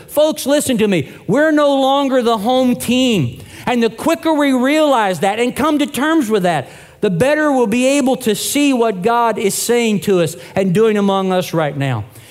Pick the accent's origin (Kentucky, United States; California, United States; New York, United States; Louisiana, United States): Kentucky, United States; Let me tell you about a great revival that took place years ago in my home state of Kentucky.